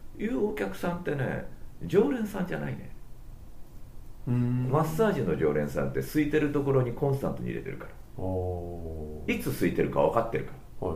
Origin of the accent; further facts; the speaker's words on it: Sakai, Osaka, Japan; 包丁はね難しいんだよ。うちは堺ですから。